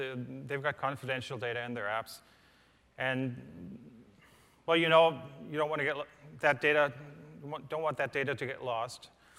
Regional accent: Frankfurt, Hesse, Germany; So I'm from Frankfurt, which is just a 10-hour flight from here.

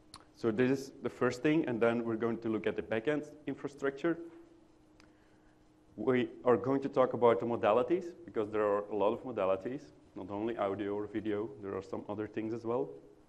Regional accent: Belgium; English is a second language; I'm from Belgium. Sorry, but from Europe. Maybe you hear that we're not native speaking English.

